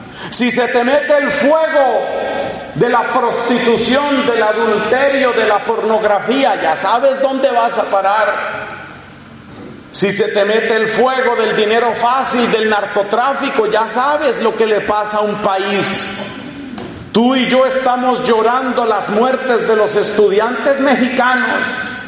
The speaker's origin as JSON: {"language": "Spanish", "country": "Colombia", "said": "Y lo digo porque en mi país, dime si no conocemos de eso. Ay, Colombia querida, cómo ha sufrido."}